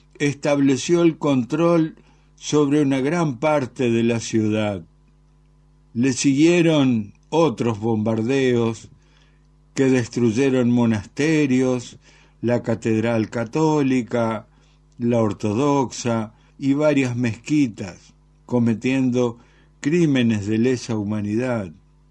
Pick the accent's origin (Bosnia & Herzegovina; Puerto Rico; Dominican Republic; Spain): Bosnia & Herzegovina; Mostar, Federation of Bosnia and Herzegovina; moved away as an adult; now in Argentina; Yo nací en Mostar, en Yugoslavia. Allí me crié siendo un niño muy feliz, y cuando solo tenía 20 años